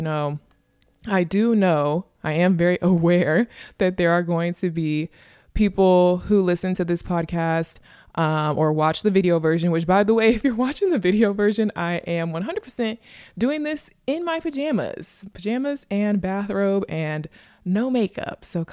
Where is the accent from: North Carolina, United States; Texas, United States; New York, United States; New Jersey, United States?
Texas, United States; The fact that I'm a Texan, the fact that I am a Black American.